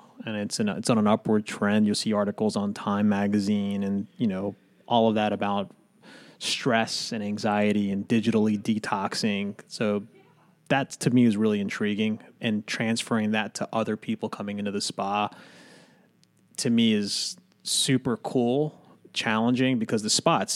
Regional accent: Newark, Delaware, United States; also born or lived in Philadelphia, Pennsylvania; I'm originally from Philadelphia. Native of Philadelphia, but grew up most of my life in Newark, Delaware.

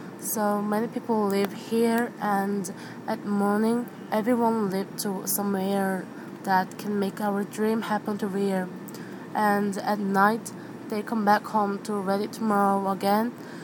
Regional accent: Seoul, South Korea; English is a second language; Nowon is people usually know that where is Nowon, but do not know where is Chunglang-gu. My hometown is very busy to compare it with other main streets

